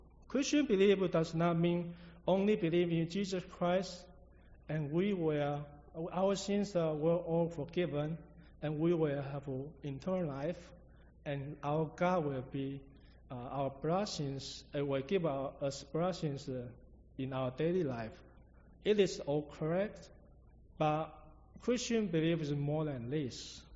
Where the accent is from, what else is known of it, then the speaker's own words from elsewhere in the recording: Taiwan; English is a second language; I still remember the first time I went back to Taiwan. I'm from Taiwan.